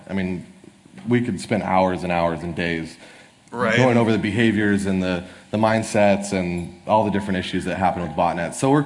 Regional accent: Las Vegas, Nevada, United States; I'm from Las Vegas, and that's my logo.

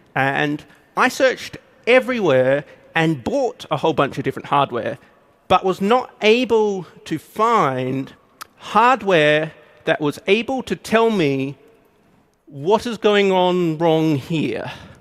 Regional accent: Australia; So, for people who are good at picking accents, might have noticed that I'm Australian

